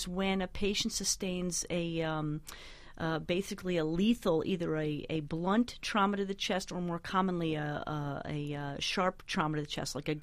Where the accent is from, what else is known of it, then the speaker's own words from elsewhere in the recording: Highland, New York, United States; Oh, I grew up in a farm in upstate New York. I live on a 50-acre apple farm in a little town called Highland, New York, in the Hudson Valley area.